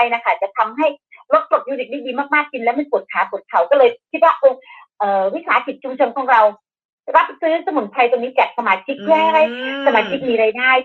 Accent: Isan, Thailand; เราคนภาคอีสานนะคะไม่ใช่คนขี้เกียจเราไม่ได้อยากจากถิ่นไม่ได้อยากจากบ้านที่จะไปอยู่ที่กรุงเทพจริงๆนะคะ

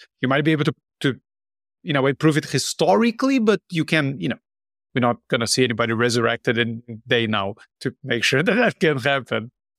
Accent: Brazil; I grew up in Brazil, my family was Catholic

